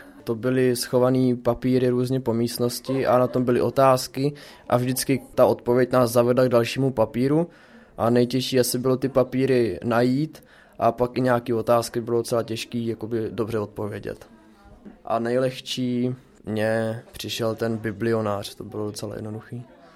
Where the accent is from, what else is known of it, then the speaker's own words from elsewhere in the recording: Červený Kostelec, Hradec Králové Region, Czechia; je mi 16 let, jsem z Červeného Kostelce